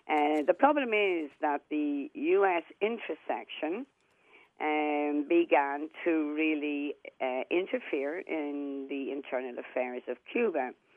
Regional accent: Ireland; not me, I'm Irish

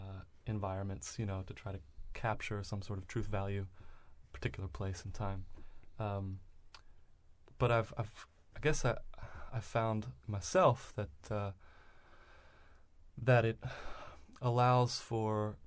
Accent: Baltimore, Maryland, United States; also born or lived in New York; to move back to Baltimore and try writing a feature script. So I moved in with my dad in the house I grew up in on Louise Avenue in Hamilton.

